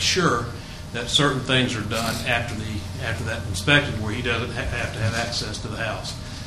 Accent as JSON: {"language": "English", "region": "Florida", "country": "United States", "said": "I'm a contractor from Duval County."}